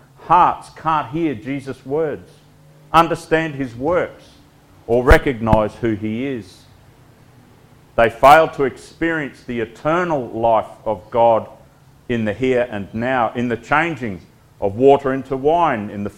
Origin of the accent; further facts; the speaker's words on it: Queensland, Australia; It's about as much as this Queenslander can bear.